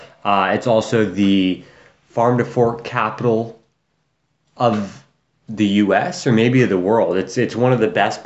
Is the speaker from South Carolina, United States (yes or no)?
no; Sacramento, California, United States; Sacramento's not bad, but Sacramento is we're from Sacramento.